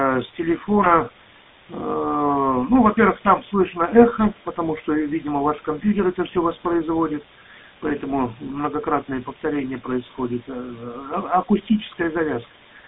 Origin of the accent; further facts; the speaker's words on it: Chișinău, Moldova; Потому что я родом из Кишинева.